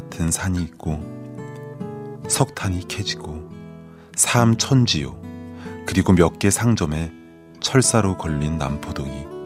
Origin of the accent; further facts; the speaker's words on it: Anyang, Gyeonggi Province, South Korea; 이제 저는 안양 출신인데요. 뭐 어쩌다가 안양을 지나갈 일이 있으면 이제 제가 어릴 때 봤던 골목이나 거리들은 이제 하나도 남아있지 않고요.